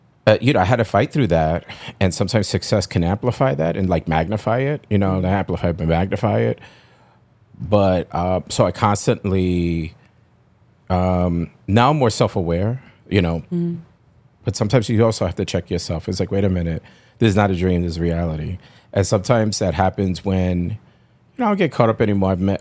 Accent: New York, United States; as a New Yorker, as a Latino, you know, growing up the way I did, you remember those struggles

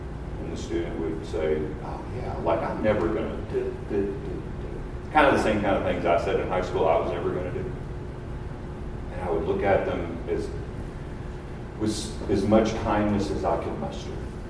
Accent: Kentucky, United States; primarily Kentucky basketball because I'm from Kentucky.

